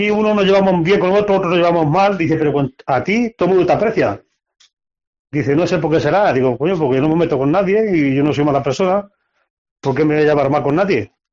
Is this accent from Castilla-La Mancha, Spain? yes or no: yes; Ciudad Real, Castilla-La Mancha, Spain; Ahí yo me digo, me voy a mi tierra y a ver si me sale novillada, porque si no me sale novillada en mi tierra, ¿dónde me van a salir? Y entonces allí fue donde me fui a Ciudad Real